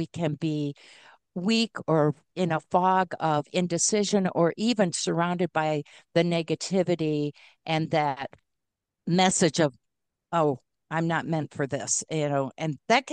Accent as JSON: {"language": "English", "region": "Michigan", "country": "United States", "tie": "born or raised there", "also_born_or_lived": "Maryland", "moved": "as an adult", "said": "I grew up in Michigan. We raised our kids in Maryland, and now we live in Colorado."}